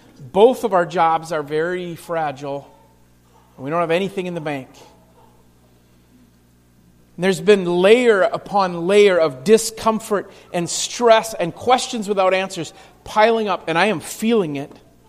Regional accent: Bemidji, Minnesota, United States; there was a pastor there in that church who was actually from my hometown, Bemidji, Minnesota, actually from my home church.

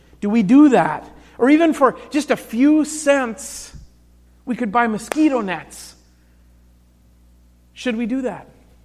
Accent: Minneapolis, Minnesota, United States; now in Montgomery, United States; I came from Minneapolis, where there's very little homelessness visible on the street corners, to Montgomery, where every third street corner has somebody with a cardboard sign.

